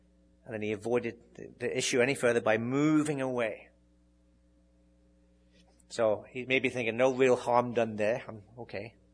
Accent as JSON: {"language": "English", "region": "England", "country": "United Kingdom", "accent": "English", "said": "My English accent just gives me away sometimes. Have you noticed? Sometimes it gives me away."}